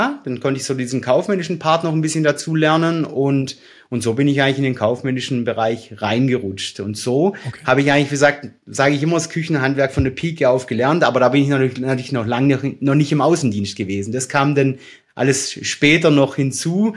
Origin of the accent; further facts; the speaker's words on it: Pfullendorf, Baden-Württemberg, Germany; Schlussendlich bin ich ja eben in Pfullendorf aufgewachsen